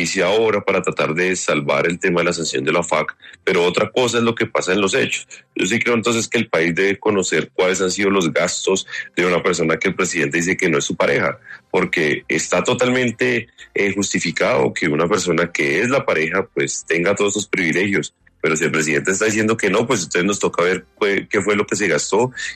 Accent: Colombia; Aquí nosotros como colombianos

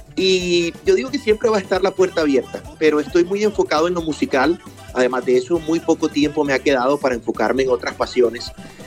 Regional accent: Colombia; hacen parte de la banda sonora de todos nosotros como colombianos.

